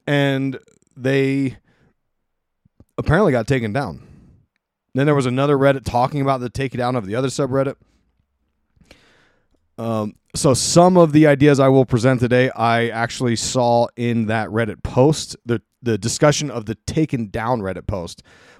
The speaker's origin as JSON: {"language": "English", "town": "Allentown", "region": "Pennsylvania", "country": "United States", "tie": "born or raised there", "said": "She's from near my hometown in PA there, so she's already on a good winning side with me. Born in Quakertown, PA. That's right next to my beloved Allentown."}